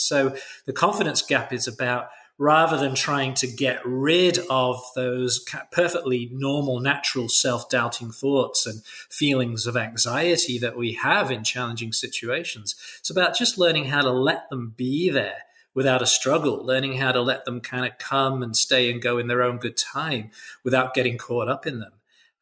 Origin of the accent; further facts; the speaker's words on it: England, United Kingdom; moved away as an adult; now in Australia; I'm English originally. I moved to Australia when I was 25